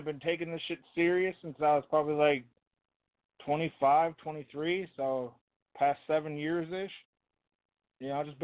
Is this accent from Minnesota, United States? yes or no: yes; Minnesota, United States; Born and raised here in Minnesota. I'm proud of it.